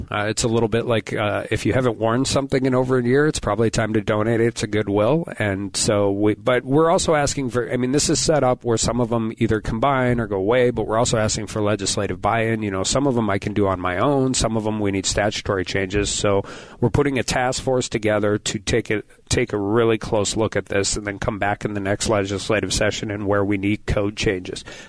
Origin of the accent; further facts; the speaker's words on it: North Dakota, United States; It really, really means a lot to me growing up in Western North Dakota.